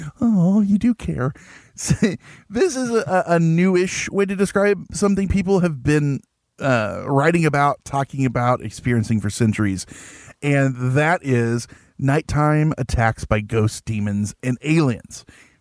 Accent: Netherlands; I'm from Holland. Isn't that weird?

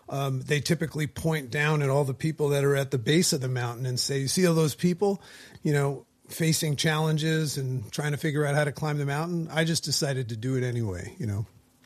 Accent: East Coast, United States; We're from the East Coast, and we're freezing our butts off right now.

